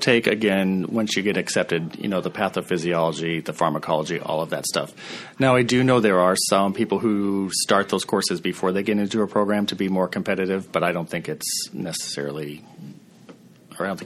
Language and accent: English; Montana, United States; So I grew up in Montana. My mom is a nurse in rural Montana.